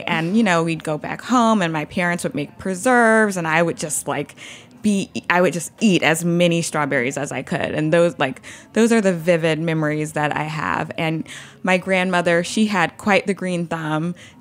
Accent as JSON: {"language": "English", "region": "Louisiana", "country": "United States", "lives_now": "New York City, United States", "said": "So, you know, I live in New York City. I'm from Louisiana. Most of my family is still in Louisiana."}